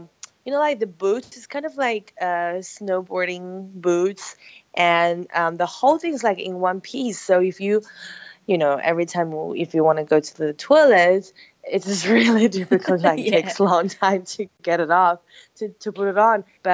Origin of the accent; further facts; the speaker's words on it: China; In China, because I grew up in China, so we had definitely